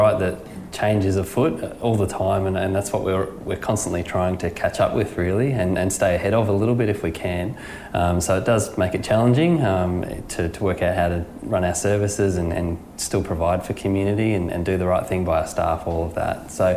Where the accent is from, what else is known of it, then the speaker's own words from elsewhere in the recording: Gold Coast, Queensland, Australia; also born or lived in New Zealand; I'm originally a Kiwi from New Zealand, but moved over here a very long time ago. Grew up on the Gold Coast and I've been all around Queensland living and working in various times.